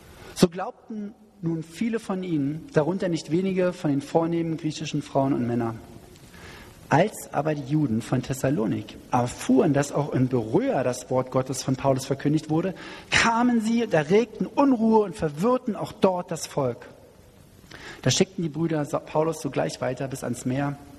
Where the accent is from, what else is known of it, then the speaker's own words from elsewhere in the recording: Berlin, Germany; wo wir als Berliner gesagt haben